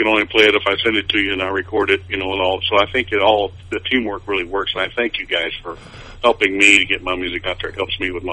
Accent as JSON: {"language": "English", "town": "Toledo", "region": "Ohio", "country": "United States", "tie": "born or raised there", "said": "But, you know, growing up in Toledo, Ohio, from a family that came from the mountains"}